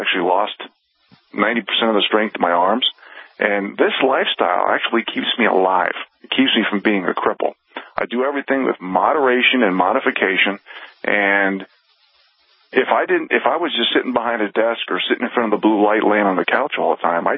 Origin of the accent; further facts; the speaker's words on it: United States; And I just feel that as an American, because I call myself an average Joe, non-hyphenated American, okay?